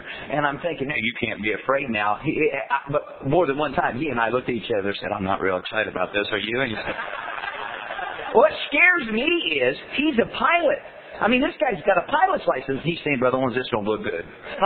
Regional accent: United States; you know, I'm an American.

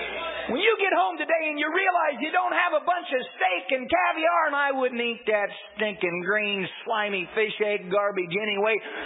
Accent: United States; I'm glad I'm American. I'm glad you cut me. I bleed red, white, and blue.

